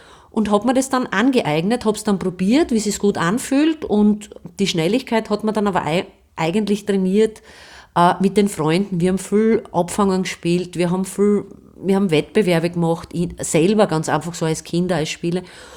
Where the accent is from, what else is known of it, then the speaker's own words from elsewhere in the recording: Styria, Austria; Ich bin in Stallauf bei Steins aufgewachsen